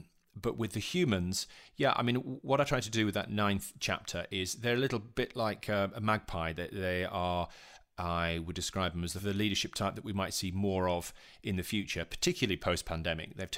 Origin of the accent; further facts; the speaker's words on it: Yorkshire and the Humber, United Kingdom; born there; I was born in Yorkshire. I know the challenges of getting a train sideways across the country.